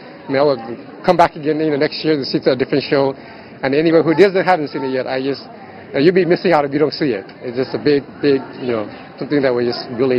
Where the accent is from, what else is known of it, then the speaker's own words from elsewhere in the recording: United States; And I just was very privileged as an American to come in and participate here with the freedom that I have here in America